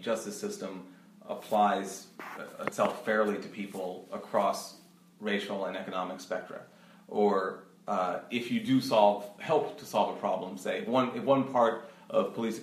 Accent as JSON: {"language": "English", "town": "Philadelphia", "region": "Pennsylvania", "country": "United States", "tie": "born or raised there", "said": "This was near Philadelphia."}